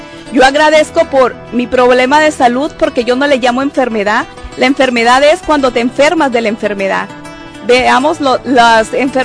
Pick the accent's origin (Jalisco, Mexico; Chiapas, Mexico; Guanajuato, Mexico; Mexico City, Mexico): Mexico City, Mexico; now in Utah, United States; por cierto, apellido vasco. Soy de la Ciudad de México. Soy poetisa y escritora. Al igual, trabajo en la Cámara de Comercio del Condado de Utah County, donde resido desde hace aproximadamente 8 años.